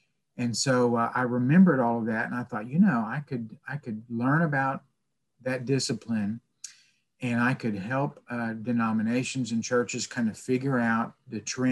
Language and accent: English; San Antonio, Texas, United States; Well, in high school, I'm from San Antonio.